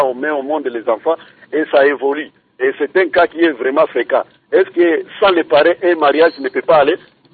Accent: Kindu, Maniema, DR Congo; souvent ici chez nous à Kindu

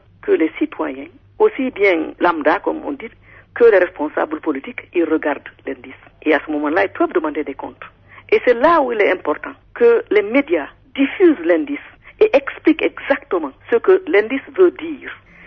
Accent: Guinea; Mon pays, moi je suis de la Guinée

